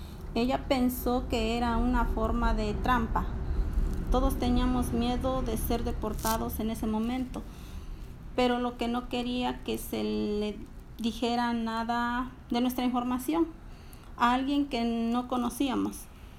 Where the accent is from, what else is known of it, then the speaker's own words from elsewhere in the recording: Apaneca, Ahuachapán, El Salvador; now in United States; Llegué a los Estados Unidos desde Apaneca, una ciudad en El Salvador. Toda mi familia llegó.